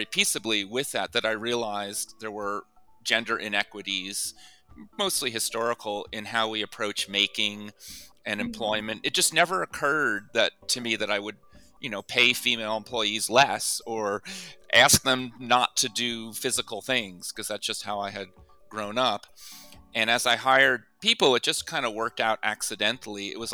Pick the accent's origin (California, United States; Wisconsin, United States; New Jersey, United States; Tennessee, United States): New Jersey, United States; we grew up near Thomas Edison's West Caldwell Laboratory